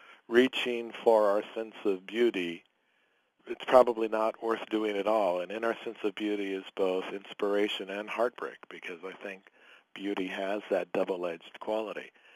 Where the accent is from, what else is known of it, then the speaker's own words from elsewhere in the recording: Merced, California, United States; I grew up in Merced, California, which is 70 miles downriver from Yosemite Valley.